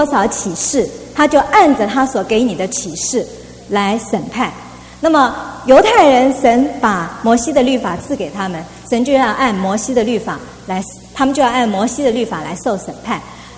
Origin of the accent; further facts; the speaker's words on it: China; 我们中国人常说，我这一辈子凭良心做事，为什么我有罪？